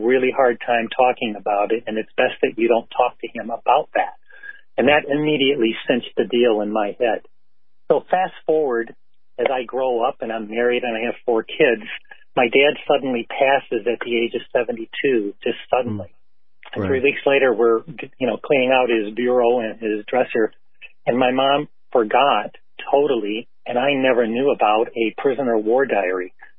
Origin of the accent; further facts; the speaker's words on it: Dearborn, Michigan, United States; And when I grew up, I was born and raised in Dearborn, Michigan, and I knew that my dad was different